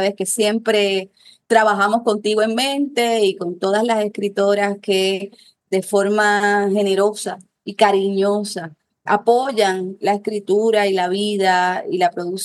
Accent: Puerto Rico; porque como toda boricua, la mitad de mi familia está allá

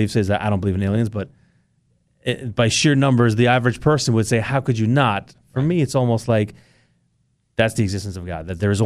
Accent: Egypt; So long story short, I'm from Egypt, obviously, where we have the pyramids of Giza.

